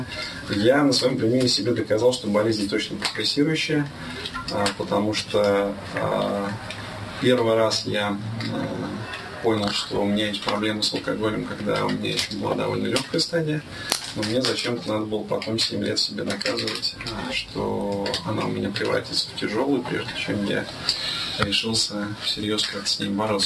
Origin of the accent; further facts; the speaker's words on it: Zelenograd, Moscow, Russia; я из Зеленограда.